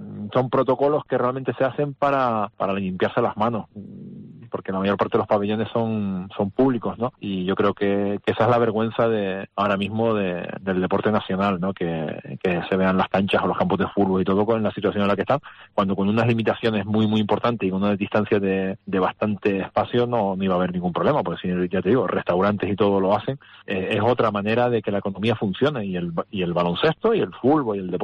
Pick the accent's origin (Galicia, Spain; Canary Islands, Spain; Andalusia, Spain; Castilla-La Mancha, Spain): Canary Islands, Spain; soy canario y para mí son dos equipos de la tierra.